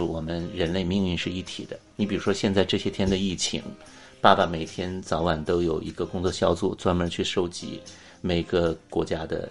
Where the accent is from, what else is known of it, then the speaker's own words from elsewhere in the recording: China; 假如最开始我们中国人强力的去规劝他